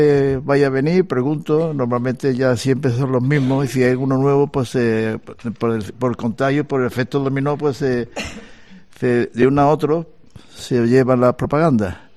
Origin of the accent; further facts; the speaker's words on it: Puerto Real, Andalusia, Spain; Yo vengo del sur de España, concretamente de Puerto Real, Cádiz.